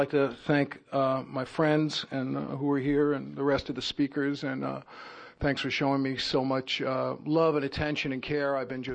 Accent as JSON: {"language": "English", "town": "Bronx", "region": "New York", "country": "United States", "tie": "born or raised there", "said": "And I grew up in the Bronx to a completely insane family."}